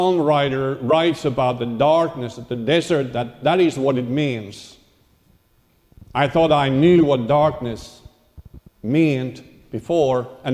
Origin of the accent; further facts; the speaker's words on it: Finland; English is a second language; I am from Nordic countries of Finland, Scandinavia. And back there, this time of year, it's very dark.